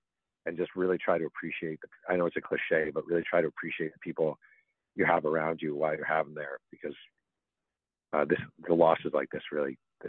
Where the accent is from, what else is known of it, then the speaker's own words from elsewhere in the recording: Mahopac, New York, United States; There's a place in my hometown of Mayopac, New York, called the Freight House Cafe that I love.